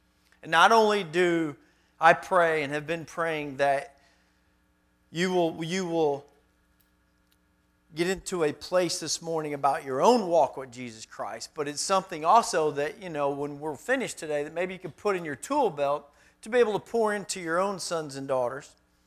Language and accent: English; South Bend, Indiana, United States; now in Little Rock, United States; when I was a boy growing up in South Bend, go Irish, and then I actually moved to Little Rock, Arkansas, and moved and started living with my mother.